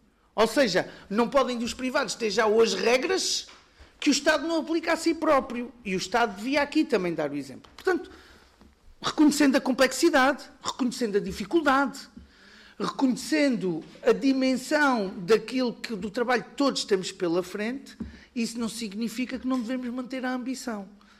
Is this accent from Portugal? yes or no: yes; Portugal; eu, enquanto português, tenho orgulho de saber que o meu país é daqueles que anda mais rápido.